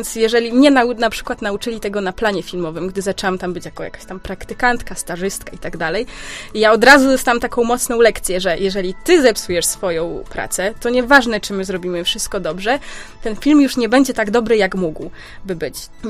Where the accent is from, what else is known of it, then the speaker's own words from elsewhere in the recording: Zdzieszowice, Opole Voivodeship, Poland; now in Warsaw, Poland; ja teraz studiuję w Warszawie, ale z Opola, czy tam ze Zdzieszowic mojej rodzinnej miejscowości mam dalej do Warszawy, niż bym miała do Pragi tutaj czeskiej, prawda?